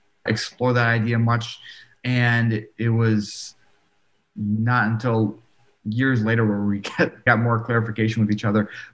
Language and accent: English; Midwest, United States; The United States is a fairly religious place. I grew up in the Midwest, where it's a pretty religious part of the country.